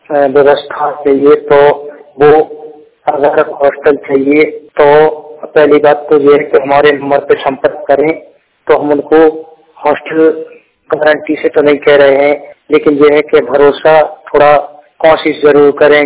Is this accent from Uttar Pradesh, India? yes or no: yes; Jhansi, Uttar Pradesh, India; इस बारे मैं उत्तर प्रदेश के झांसी जिले का निवासी हूँ